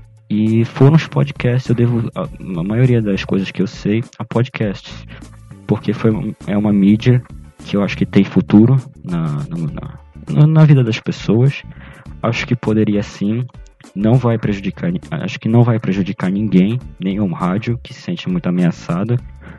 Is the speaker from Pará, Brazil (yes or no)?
yes; Belém, Pará, Brazil; tenho 20 anos de idade, eu sou de Belém do Pará, uma terra que você já morou